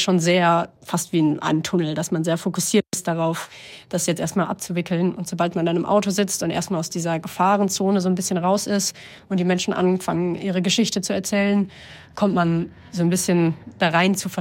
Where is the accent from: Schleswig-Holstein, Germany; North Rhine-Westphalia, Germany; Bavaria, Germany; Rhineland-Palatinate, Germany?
North Rhine-Westphalia, Germany; Münster; now in Kramatorsk, Ukraine; ich bin 26 Jahre alt, ich komme ursprünglich aus Münster, aber momentan leite ich hier in Kramatorsk im Donbass in der Ostukraine eine NGO.